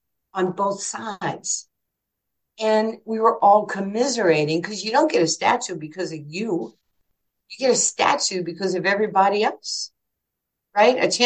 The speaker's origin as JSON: {"language": "English", "town": "Far Rockaway", "region": "New York", "country": "United States", "tie": "born or raised there", "said": "Then I had friends who I grew up with in Far Rockaway when we were just playing street ball, softball, all those, you know, running bases"}